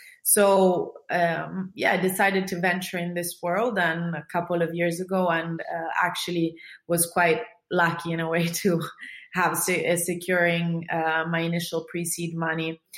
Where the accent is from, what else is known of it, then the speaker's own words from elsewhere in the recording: Italy; now in United Kingdom; So I moved to the UK from Italy about 8 years ago. And during that move, after that move, I was essentially left without a therapist because my therapist was back in Italy.